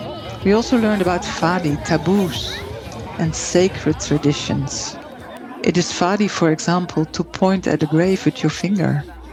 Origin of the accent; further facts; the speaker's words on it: Boskoop, South Holland, Netherlands; I grew up in Boskoop in the Netherlands. My family had a small business, a tree nursery.